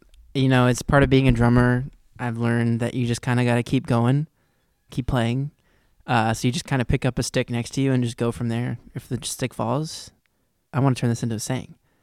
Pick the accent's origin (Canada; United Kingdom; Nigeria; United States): United States; California; But I'm from Southern California and this is in Northern California, and I'm going, you know, to university.